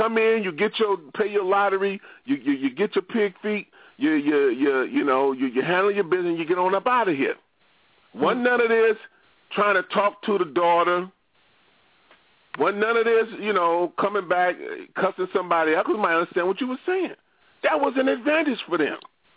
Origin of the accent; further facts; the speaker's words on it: Detroit, Michigan, United States; I'm from the Motor City. I was a kid, Pianchi, when the Arabs came in, the Chaldeans and the Iraqis